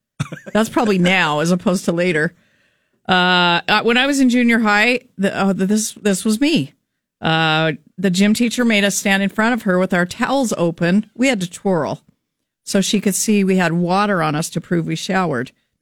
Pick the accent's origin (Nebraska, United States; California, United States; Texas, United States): Nebraska, United States; I grew up in Nebraska. In the 60s and 70s, we played on the train tracks and under the train trellis.